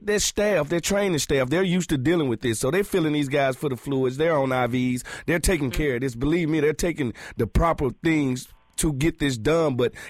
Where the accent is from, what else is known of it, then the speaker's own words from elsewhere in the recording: Mississippi, United States; Now, I'm one of those players. I'm from Mississippi. I got 10 years in the NFL.